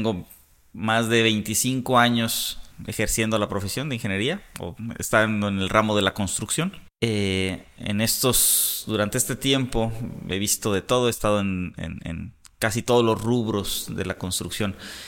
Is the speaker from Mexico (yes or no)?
yes; Morelia, Michoacán, Mexico; Yo nací en Morelia, Michoacán. Ahí crecí, ahí me desarrollé, ahí estudié la carrera en la Universidad Michoacana de San Nicolás de Hidalgo, soy nicolaita.